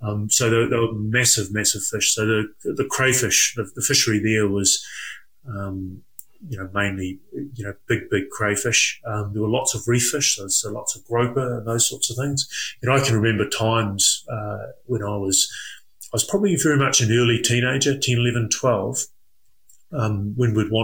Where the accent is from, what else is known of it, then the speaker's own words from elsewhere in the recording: Chatham Islands, New Zealand; I was brought up on Rikuhu, so Chatham Islands, a small island, pretty much in the middle of the Pacific Ocean, actually, between New Zealand and Chile. And I was brought up there for the first 20 years of my life.